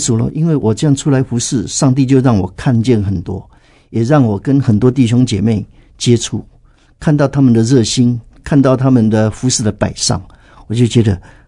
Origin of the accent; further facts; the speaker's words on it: Taiwan; 所以我也会发现呢，我们台湾人常常不太释放啊